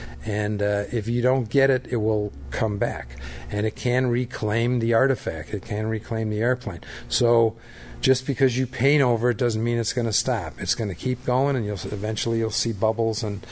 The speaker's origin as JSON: {"language": "English", "town": "Chicago", "region": "Illinois", "country": "United States", "said": "I'm from Chicago."}